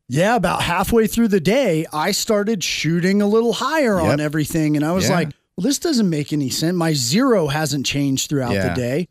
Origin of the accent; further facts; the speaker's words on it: Nevada, United States; we're from Nevada. We shoot that stuff, these angles.